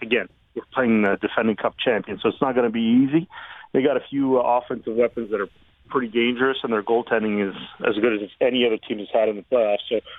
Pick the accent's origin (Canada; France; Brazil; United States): Canada; at heart, I'm still a Canadian, and I'm very proud to be a Canadian.